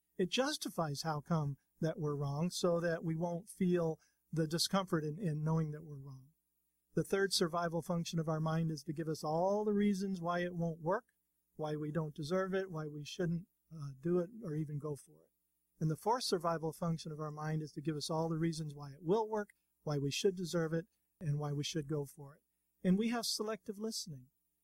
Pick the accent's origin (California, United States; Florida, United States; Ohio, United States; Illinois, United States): Florida, United States; West Palm Beach; Well, I'm a Florida boy, born and raised in Florida, over in West Palm Beach, and lived here most of my life until we started our travels